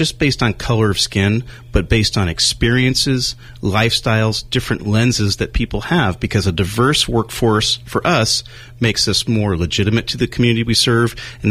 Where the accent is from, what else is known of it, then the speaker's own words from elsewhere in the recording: California, United States; My family lives here. I grew up in the North Bay.